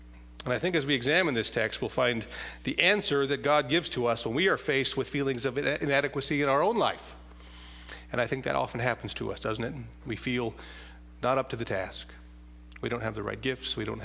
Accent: South Dakota, United States; "Where are you from?" "I'm from South Dakota."

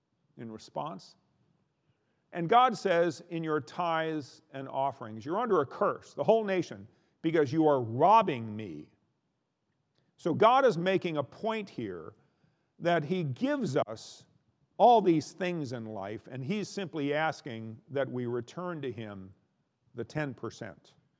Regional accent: North Dakota, United States; I'm from North Dakota where they do, eastern North Dakota.

